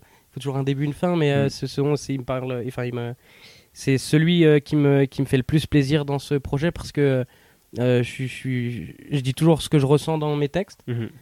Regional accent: Italy; Moi, je suis italien, comme tu dis, donc les Italiens sont quand même vachement croyants.

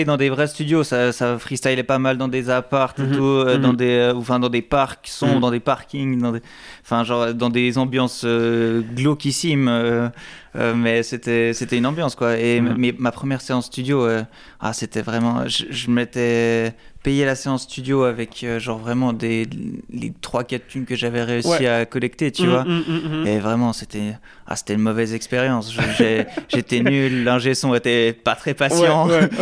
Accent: Lausanne, Vaud, Switzerland; je suis un artiste lausannois. Je viens tout juste d'avoir 28 ans. Je suis né et grandi à Lausanne.

